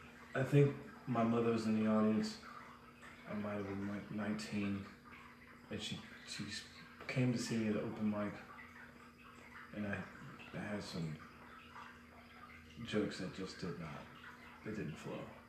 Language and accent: English; Palm Bay, Florida, United States; I'm from Palm Bay. I represent Palm Bay, Florida.